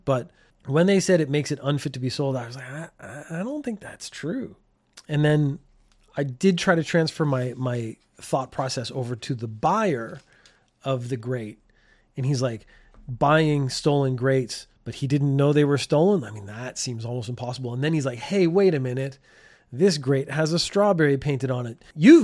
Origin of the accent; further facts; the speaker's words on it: Canada; I think it's because I come from Canada.